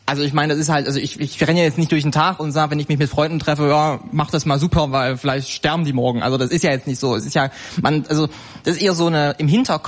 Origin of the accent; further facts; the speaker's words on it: East Germany, Germany; Ich komme aus Ostdeutschland.